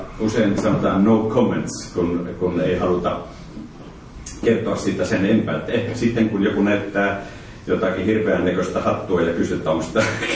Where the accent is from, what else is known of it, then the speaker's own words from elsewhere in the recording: Palokka, Central Finland, Finland; kun minä kasvoin ja vartuin siellä Palokassa